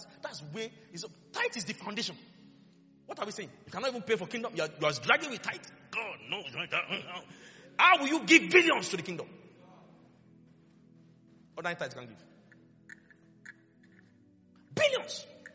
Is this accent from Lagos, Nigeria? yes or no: yes; Lagos, Nigeria; I grew up in Lagos.